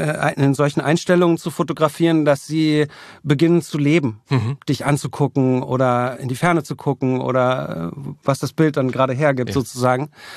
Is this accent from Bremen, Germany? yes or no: no; Berlin, Germany; ich bin dann eigentlich in Kladow aufgewachsen, ganz im Süden von Berlin. Es war noch ein Grundstück dazwischen und dann kam schon die Mauer. Also ich bin sozusagen wirklich an der absoluten Grenze West-Berlins aufgewachsen.